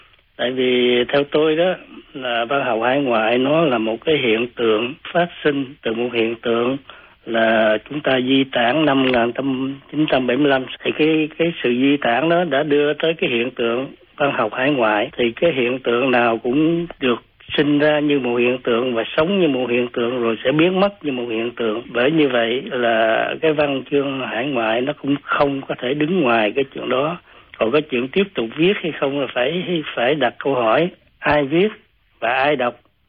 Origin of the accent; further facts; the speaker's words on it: Bac Lieu, Vietnam; accent: Southern Vietnamese; also born or lived in Quebec, Canada; Tôi viết với giọng văn miền Nam tại vì tôi là người sinh trưởng ở miền Nam và sống và lớn lên ở miền Nam. Tôi là người miền Bạc Liêu, Hậu Giang.